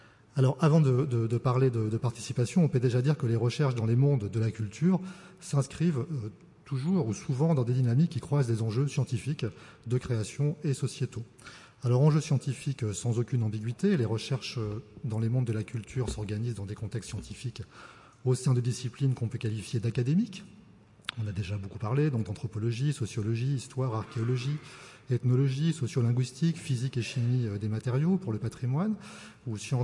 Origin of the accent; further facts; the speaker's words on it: Nantes, Pays de la Loire, France; donc je viens de Nantes